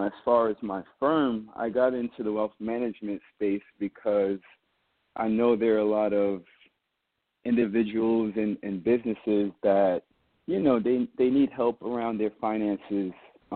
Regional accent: New York City, New York, United States; I'm from Queens, New York.

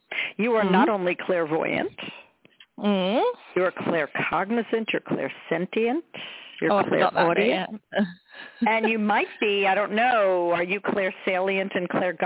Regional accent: New York, United States; So I'm originally from New York, lived in the city for a long time.

